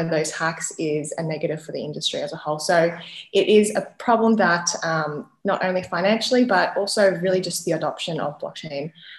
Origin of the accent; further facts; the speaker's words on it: Australia; because as we've seen as Australian consumers of crypto, sometimes your bank account does get shut down